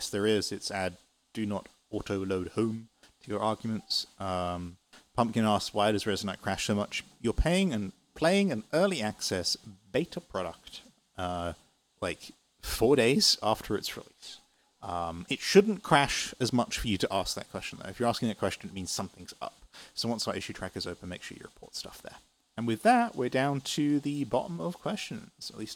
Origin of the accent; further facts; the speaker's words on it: United Kingdom; I'm British. Although my accent's changing because I've been here for 5 years and I speak to a lot of international people.